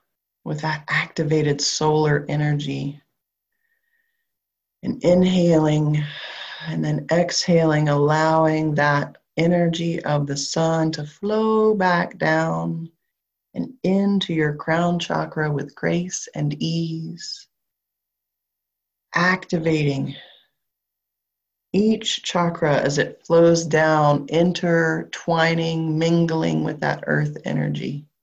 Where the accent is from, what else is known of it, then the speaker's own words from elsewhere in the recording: the South, United States; accent: southern; My southern accent is so thick tonight.